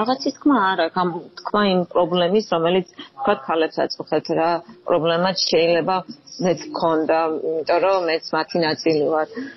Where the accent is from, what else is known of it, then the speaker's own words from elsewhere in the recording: Gagra, Abkhazia, Georgia; born there; იმიტომ რომ მე იქ დავიბადე